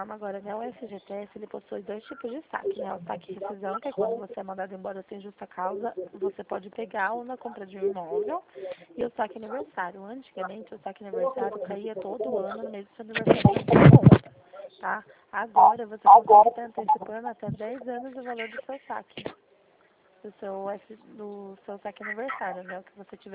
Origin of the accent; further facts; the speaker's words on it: Limeira, São Paulo, Brazil; Eu sou de Limeira.